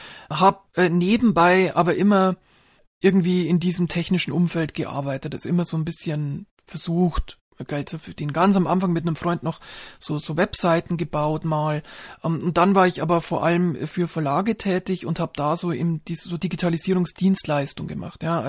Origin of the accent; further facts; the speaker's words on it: Regensburg, Bavaria, Germany; bin dann so wie so ein geprügelter Hund dann wieder zurückgekommen in meine Heimatstadt Regensburg